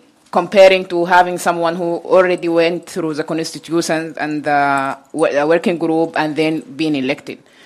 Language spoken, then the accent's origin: English; Sudan; from Sudan.